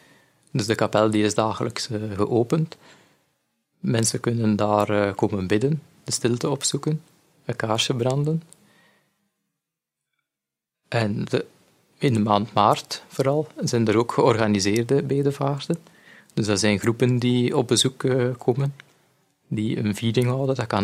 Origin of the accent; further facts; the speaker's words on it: Tielrode, Flanders, Belgium; Ik ben afkomstig uit Tielrode.